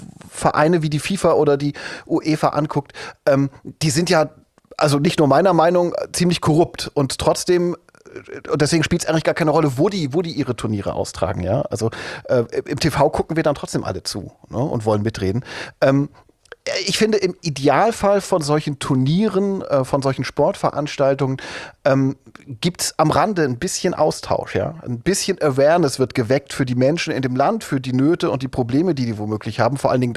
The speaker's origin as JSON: {"language": "German", "region": "East Germany", "country": "Germany", "tie": "born or raised there", "said": "Ich bin ja in der DDR aufgewachsen, die ersten 10 Jahre meines Lebens."}